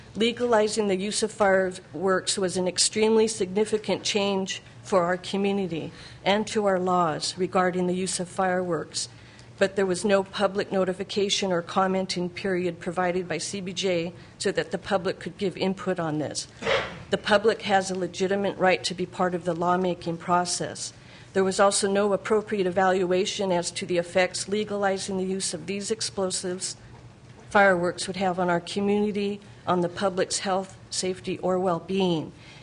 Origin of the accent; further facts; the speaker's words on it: Juneau, Alaska, United States; I grew up in Juneau.